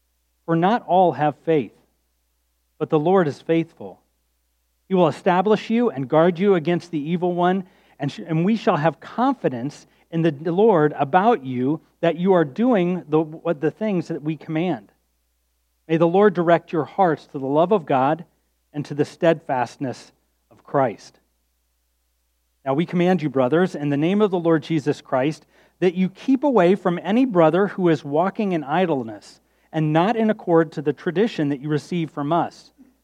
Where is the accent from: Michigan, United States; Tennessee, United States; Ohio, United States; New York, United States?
Ohio, United States; Columbus; also born or lived in Chicago, United States; I'm from Columbus, actually. Grew up a proud Buckeye fan.